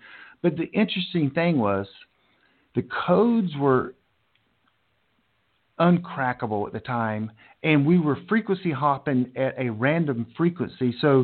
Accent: Charlotte, North Carolina, United States; Just this week, President Trump was in my hometown, Charlotte

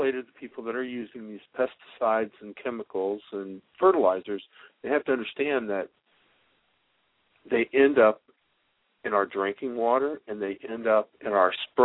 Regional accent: Florida, United States; I was born and raised in Florida, so I get it, you know.

